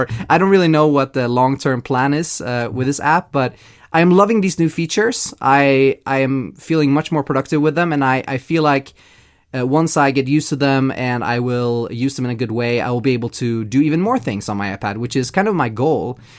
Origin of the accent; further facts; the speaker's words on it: Sweden; English is a second language; now in Poland; Just a little trip to Sweden, like I try to do every once in a while to, you know, visit my home country, since it's so easy to get between Poland and Sweden.